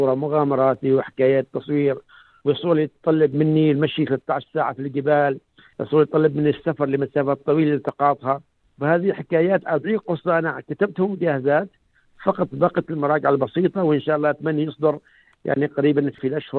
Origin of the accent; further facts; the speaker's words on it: Oman; عندنا في عمان 61 ولاية تمتد من مسندة في أقصى الشمال وحتى المزيونة في أقصى الجنوب